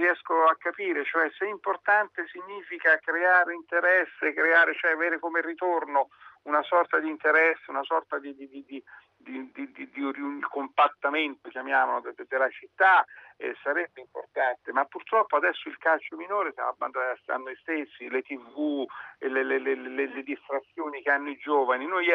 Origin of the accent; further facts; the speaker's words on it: Viterbo, Lazio, Italy; quando c'era l'Italia dei campanili, io sono di Viterbo, quando per un Viterbese Civitavecchia c'erano 5-6.000 persone.